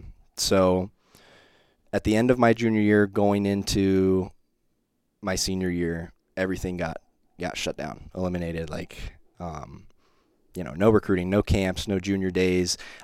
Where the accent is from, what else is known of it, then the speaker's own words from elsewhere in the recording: Cincinnati, Ohio, United States; I grew up in Cincinnati, so I grew up around Miami, followed Miami, believe it or not.